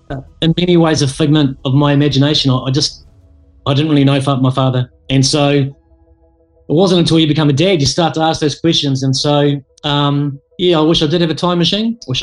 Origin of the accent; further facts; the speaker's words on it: Dunedin, Otago, New Zealand; We grew up in South Dunedin, a 5-minute cruise to the beach, St Kilda, St Clair beaches, the Esplanade there where we just ran free. Brought up in a Catholic environment, so every Sunday we'd go to church.